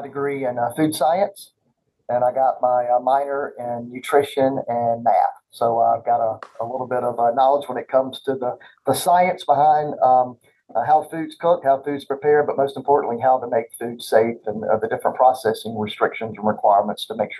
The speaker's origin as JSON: {"language": "English", "town": "Newberry", "region": "South Carolina", "country": "United States", "tie": "born or raised there", "also_born_or_lived": "Athens, Georgia", "said": "officially my birth certificate is Athens, Georgia. I was whopping 3 months there before I moved back to my hometown of Newberry, South Carolina."}